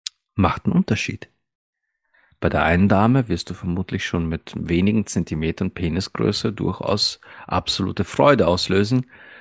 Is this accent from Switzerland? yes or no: no; Austria; Okay, bei uns in Österreich sagt man, du wirfst so ein Wiener Würstchen in den Turnsaal.